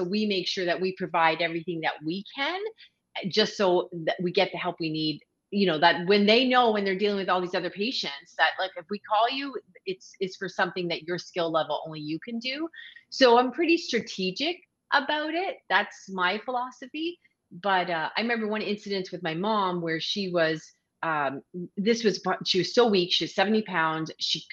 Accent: Canada; Well, I'm a Canadian

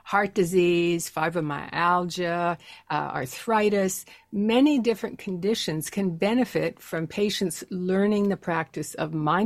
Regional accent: Canada; First off, as a Canadian

